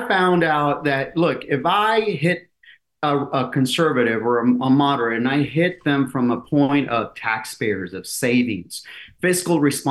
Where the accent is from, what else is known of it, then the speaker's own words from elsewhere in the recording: Eagle Pass, Texas, United States; the mayor of Piedras Negras, our sister city across Eagle Pass, which is my hometown and where Trump was here last week